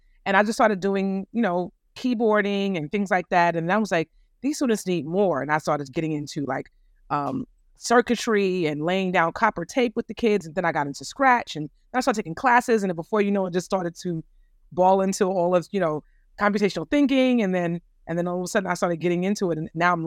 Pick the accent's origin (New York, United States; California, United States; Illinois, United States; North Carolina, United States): New York, United States; moved away as an adult; I started I'm born and raised in New York.